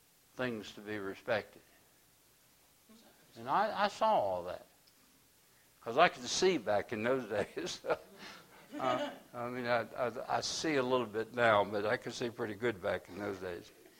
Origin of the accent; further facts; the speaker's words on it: United States; Because I'm first a Christian, and I'm second an American.